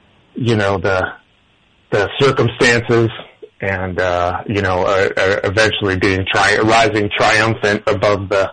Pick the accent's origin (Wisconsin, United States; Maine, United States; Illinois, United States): Illinois, United States; Rockford; So my hometown of Rockford, Illinois, is known as the fastener capital of the world because they make fasteners, but the more sort of pejorative name would be Screw City.